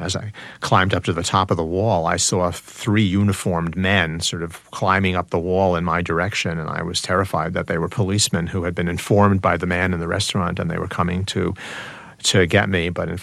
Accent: United States; the fact that I am an American, that when I was in China, I left China 18 years ago

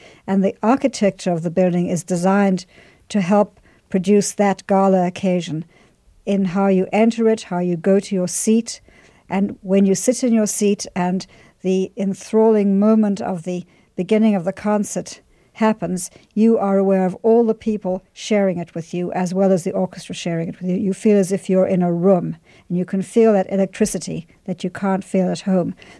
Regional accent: Philadelphia, Pennsylvania, United States; Right. It is my hometown.

